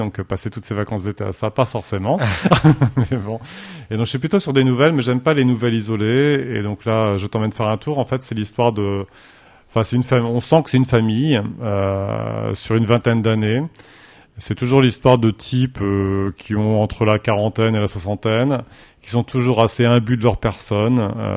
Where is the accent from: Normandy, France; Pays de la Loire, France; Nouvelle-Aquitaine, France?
Pays de la Loire, France; born there; moi, je suis né en Mayenne et voilà, mes parents étaient très connus en Mayenne.